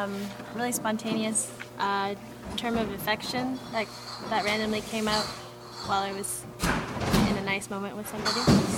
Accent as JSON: {"language": "English", "town": "Brantford", "region": "Ontario", "country": "Canada", "tie": "born or raised there", "said": "Well, I think that when Jenny and I were growing up in Brantford, we had this amazing melding of classical music from my parents"}